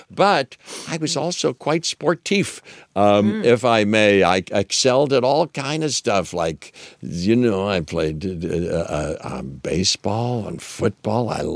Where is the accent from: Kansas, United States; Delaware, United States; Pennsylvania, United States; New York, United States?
Pennsylvania, United States; Pittsburgh; when you're growing up as a kid, as a boy, and I grew up in Pittsburgh, and you know, it can be tough.